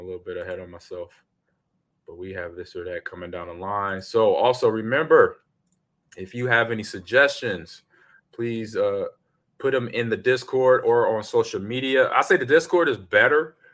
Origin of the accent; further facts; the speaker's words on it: Nebraska, United States; I'm from Nebraska, so we a beef state all day.